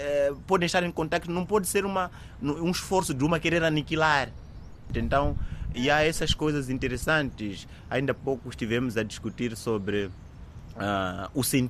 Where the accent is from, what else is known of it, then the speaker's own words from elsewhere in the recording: Beira, Sofala, Mozambique; also born or lived in Manica / Machanga; now in Portugal; Eu há pouco estive a dizer que nasci em Manica, sou natural, depois fui educado na Beira, depois fui a Machanga, depois vim para a Beira, agora estou em Portugal.